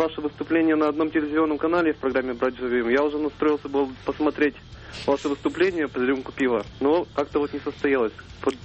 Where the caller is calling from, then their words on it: Izhevsk, Udmurtia, Russia; Город Ижевск.